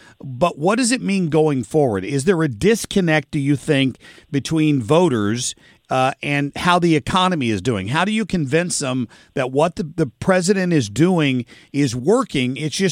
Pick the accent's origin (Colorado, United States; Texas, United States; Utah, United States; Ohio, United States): Ohio, United States; I grew up in Southern Ohio, and I went to the University of Kentucky.